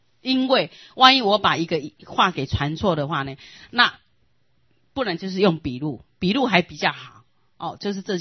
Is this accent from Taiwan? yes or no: yes; Taiwan; 但我说的不一定是我们台湾人啦，因为我没有在现场